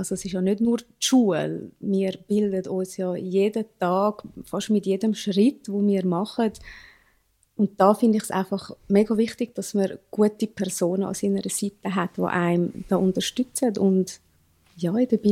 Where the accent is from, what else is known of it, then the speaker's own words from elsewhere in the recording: Zurich, Switzerland; ich komme aus Zürich. Ich bin Mami von zwei Kindern und ich bin Lehrerin.